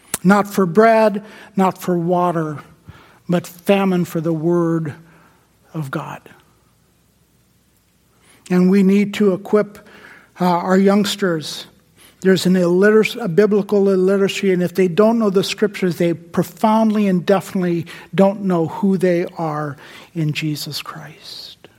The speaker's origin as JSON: {"language": "English", "country": "Pakistan", "tie": "born or raised there", "said": "I grew up in Pakistan, and in Pakistan, most of the people who are born poor in Pakistan, 99% of those people will die in that same poverty."}